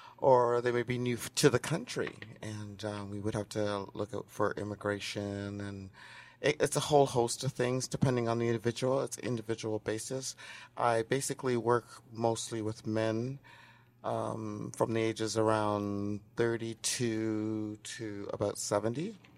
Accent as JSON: {"language": "English", "region": "Ontario", "country": "Canada", "tie": "born or raised there", "said": "Well, I'm almost 60. I'll be 60 next year. So I grew up here in the Riverdale Regent Park community"}